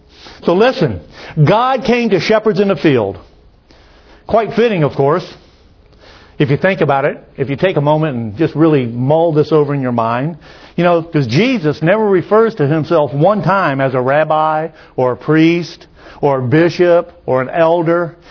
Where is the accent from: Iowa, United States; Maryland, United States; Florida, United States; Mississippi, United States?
Mississippi, United States; As a matter of fact, we had a saying when I was growing up in Mississippi, you smell like an old polecat.